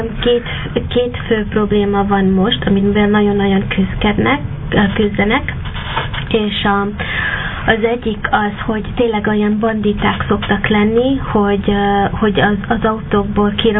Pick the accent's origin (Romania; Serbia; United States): United States; born or raised there; now in Hungary